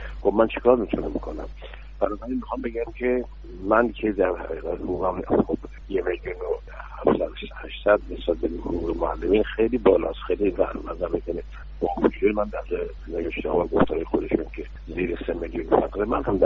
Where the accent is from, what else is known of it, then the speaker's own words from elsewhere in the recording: Iran; به عنوان یک ایرانی، به عنوان یک معلم